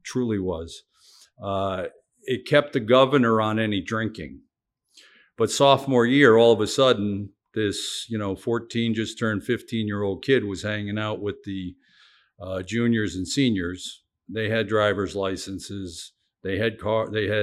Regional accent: Norwalk, Connecticut, United States; So I was born and brought up in Norwalk, Connecticut, born in 1960. So, you know, Connecticut in the 60s and 70s, and mom and dad and a younger sister.

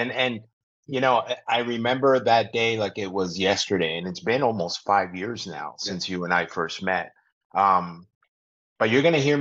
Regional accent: Newark, New Jersey, United States; born there; So I was born in Newark, New Jersey, in the 1960s. So the gray hair is real.

